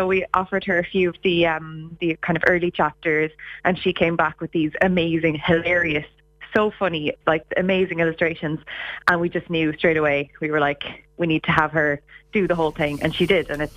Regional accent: Ballina, Connacht, Ireland; when it arrived in my hometown in Ballina in County Mayo.

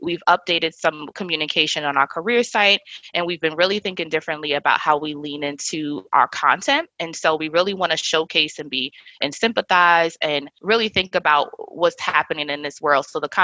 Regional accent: New Rochelle, New York, United States; I am from New Rochelle, New York. I am a Delaware State graduate, proud HBCU grad, and a Muslim American.

